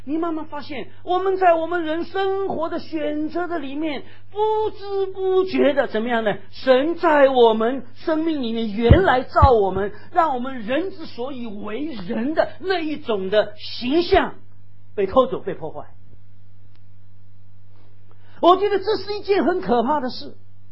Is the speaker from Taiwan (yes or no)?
no; Shanghai, China; now in Thailand; 我上海人哈、啊，这个很少看到这个活蹦乱跳的鸡哈、啊，是这样。我住在法租界啊，我生的环境是这样嘛